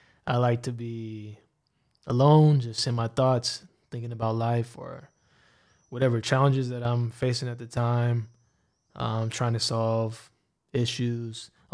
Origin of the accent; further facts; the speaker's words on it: San Diego, California, United States; also born or lived in Oregon / Arizona; now in Girona, Spain; I grew up in San Diego, and I've lived in Oregon, Arizona, and I've been to other places in the States, obviously, but San Diego is home.